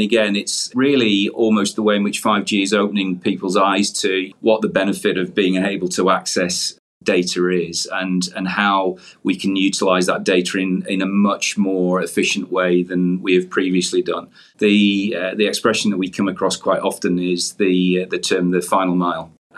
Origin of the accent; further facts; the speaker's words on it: North West England, United Kingdom; moved away as an adult; now in Canada; I'm obviously by my accent, a born and bred New Brunswicker, but originally from the northwest of the UK, and moved to Canada as a on secondment to the Canadian Army.